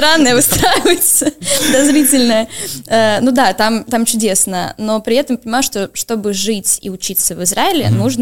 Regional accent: Saint Petersburg, Russia; now in Barcelona, Spain; Просто я говорю как истинная петербурженка, у меня вся семья жила в Питере очень много лет подряд, и я коренная петербурженка.

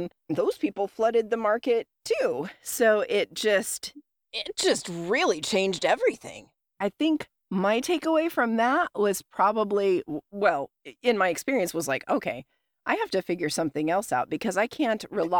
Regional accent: Dodge City, Kansas, United States; also born or lived in Ohio; So I came from the Midwest. I was born in Ohio. I grew up in Dodge City, Kansas. And then my family was Southern.

